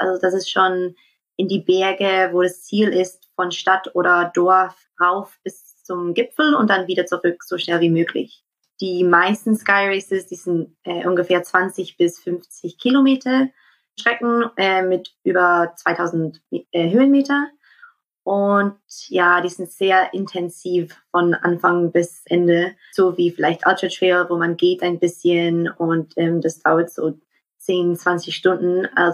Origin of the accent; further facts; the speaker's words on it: Scotland, United Kingdom; German is a second language; weil ich bin eigentlich aus Schottland, deswegen Deutsch ist nicht meine erste Sprache.